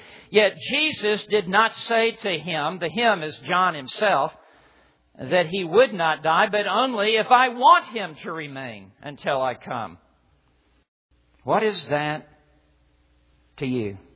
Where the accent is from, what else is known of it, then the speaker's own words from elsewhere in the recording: Alabama, United States; he explained that I'm a pastor from Alabama.